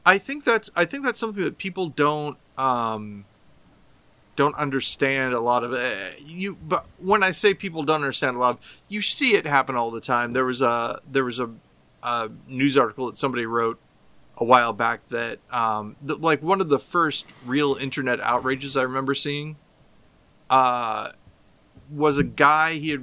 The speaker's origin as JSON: {"language": "English", "town": "Dorsey", "region": "Illinois", "country": "United States", "tie": "born or raised there", "said": "talking about how when I grew up in Dorsey, Illinois, there weren't police officers."}